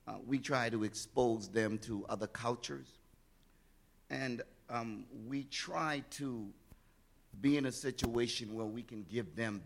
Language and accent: English; Charleston, South Carolina, United States; I'm from originally from Charleston, South Carolina. Charleston, South Carolina is the start of the Civil War in America.